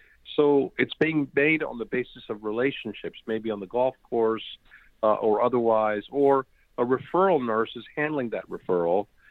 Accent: District of Columbia, United States; also born or lived in India; And I grew up in the Washington, D.C. area, became a surgeon

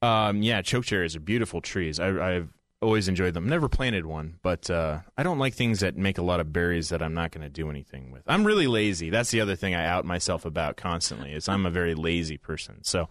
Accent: Portland, United States; I'm from Portland. I don't know anything about where I live.

